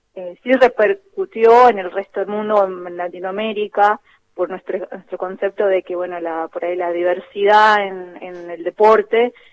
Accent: Argentina; nosotros argentinos

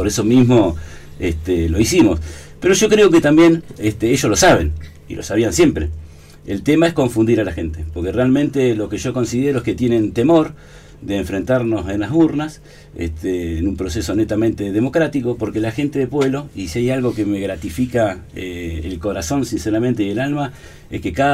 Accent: Lago Puelo, Chubut, Argentina; aparte yo vivo en Lago Puelo, soy de Lago Puelo de toda la vida

